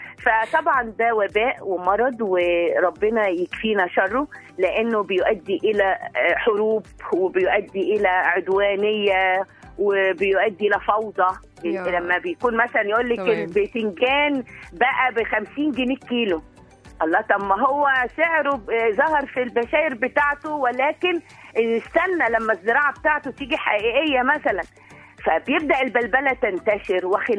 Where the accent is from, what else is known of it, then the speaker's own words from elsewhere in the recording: Mansoura, Dakahlia, Egypt; من المنصوره.